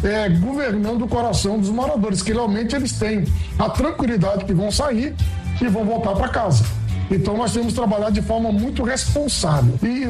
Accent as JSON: {"language": "Portuguese", "town": "Brasília", "region": "Federal District", "country": "Brazil", "tie": "born or raised there"}